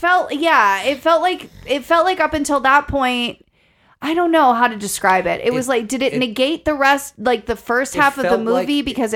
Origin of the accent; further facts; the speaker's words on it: Pittsburgh, Pennsylvania, United States; accent: Pittsburghese; I'm from Pittsburgh. I am one to talk. The Pittsburghese comes out every once in a while